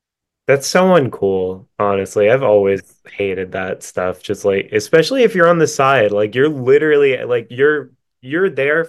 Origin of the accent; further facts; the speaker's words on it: Staten Island, New York, United States; And I'm from Staten Island. So Staten Island is like so small and insulated